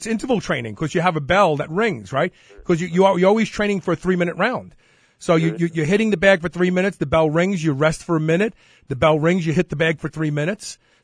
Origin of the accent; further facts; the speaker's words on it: Bed-Stuy, New York, United States; when I was a kid growing up in Bed-Stuy